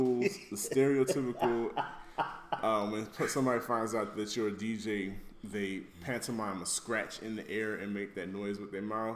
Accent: New York, United States; growing up in New York, I had the privilege of listening to, you know, weekend hip hop shows like Mr. Magic.

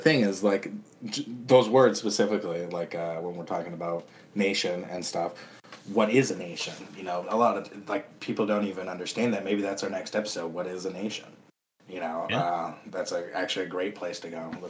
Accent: Pine Ridge, South Dakota, United States; it's basically because I'm native and I was from Pine Ridge that I was just basically naturally inclined to go into politics.

